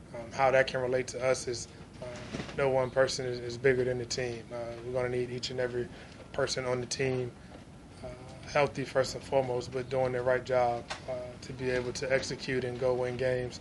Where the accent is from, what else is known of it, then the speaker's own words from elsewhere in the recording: Virginia, United States; I grew up in Virginia. No professional sports, football or basketball.